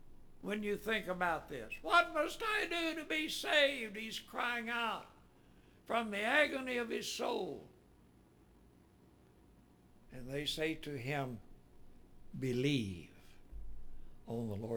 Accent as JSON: {"language": "English", "region": "Texas", "country": "United States", "tie": "born or raised there", "said": "When I was born, I was born in Texas. I didn't know what the United States was for a long time, you know. Even when I went to school, they taught Texas history."}